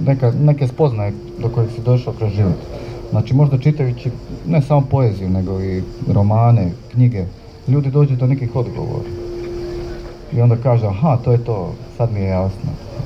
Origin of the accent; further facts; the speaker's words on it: Ploče, Dubrovnik-Neretva County, Croatia; ja sam odrastao u Pločama, normalno, tu sam proveo najbezbrižnije dane života, djetinjstva, cijela osnovna, srednja škola.